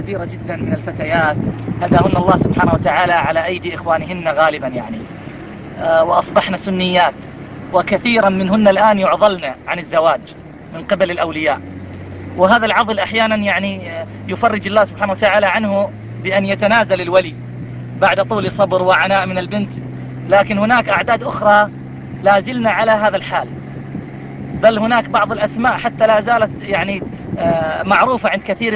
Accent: Iraq; يا شيخ أنه عندنا في العراق يعني عدد ليس قليل

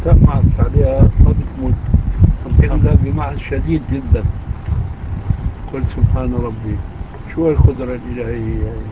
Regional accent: Syria; نحن بنسميه عندنا في سوريا حالوش

